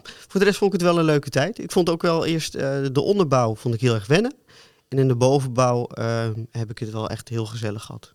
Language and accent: Dutch; Terneuzen, Zeeland, Netherlands; Ik kom uit Terneuzen.